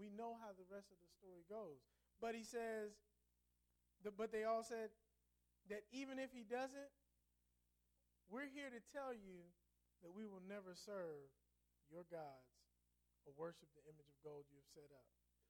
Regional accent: Ohio, United States; The important thing is BB, he and I grew up together in Ohio.

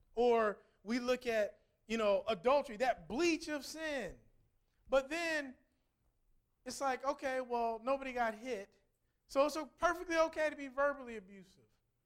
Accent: Midwest, United States; and I'm from the Midwest, we call it pop, okay? You know, why do we have a problem? I didn't want anybody who hears to think I don't remember my roots. Pop.

